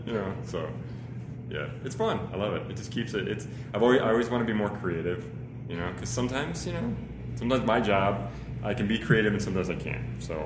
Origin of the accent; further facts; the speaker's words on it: Chicago, Illinois, United States; So I grew up in Chicago, big Bulls fan.